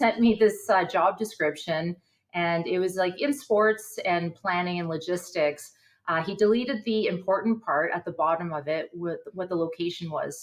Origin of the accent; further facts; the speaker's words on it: Kingston, Ontario, Canada; I grew up in Kingston, Ontario, and my parents were both military and ex-military, and I'm the youngest of five.